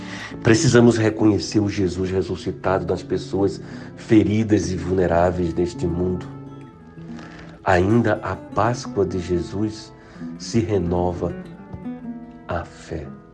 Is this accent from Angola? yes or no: no; Pernambuco, Brazil; now in Brasília, Brazil; minha identidade é negra, sou careca, sou barba branca e sou pernambucano. E atualmente bispo na Diocese Anglicana de Brasília.